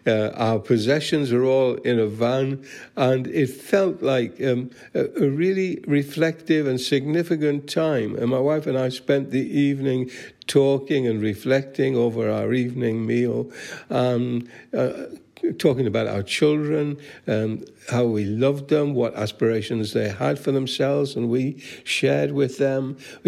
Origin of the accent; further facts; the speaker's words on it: North East England, United Kingdom; born there; Well, I was born in the northeast of England, and the day that I was born, there was snow on the ground 3 feet deep.